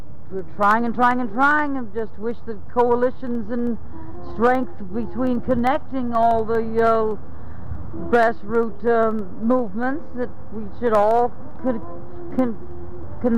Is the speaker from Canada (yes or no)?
no; San Jose, California, United States; from some past experiences I had in growing up in San Jose in the early 60s and the 50s.